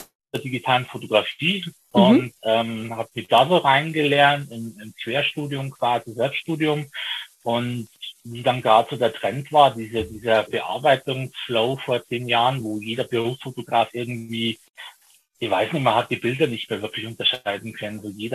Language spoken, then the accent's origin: German; Bavaria, Germany; Ich komme eigentlich direkt aus Niederbayern in der Nähe von Simbach.